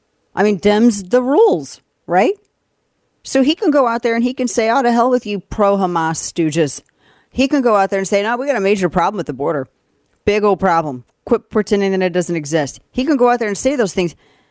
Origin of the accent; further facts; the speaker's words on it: Missouri, United States; Yes, I'm from Missouri. It was really cold up there. But I've been acclimated down here for a decade